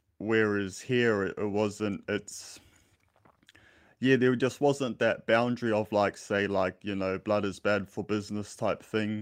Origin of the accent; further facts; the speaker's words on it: New Zealand; So growing up in New Zealand, bro, you know, brother, to be honest, man, my upbringing was quite good, man. You know, I had a good upbringing, weren't rich or nothing, but had a good mum, single mother, Christian values, you know, so I grew up in a Christian home.